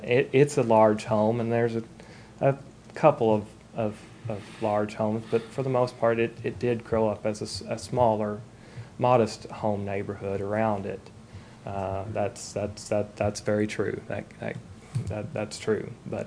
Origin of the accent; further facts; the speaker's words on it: Arkansas, United States; We're from Northwest Arkansas, so we're up here in Branson a lot in this area.